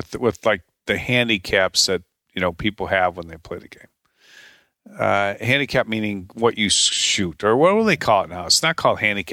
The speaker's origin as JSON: {"language": "English", "town": "Chicago", "region": "Illinois", "country": "United States", "tie": "born or raised there", "said": "Rick and I grew up together in the Chicago area, and we went to college together at the University of Tulsa."}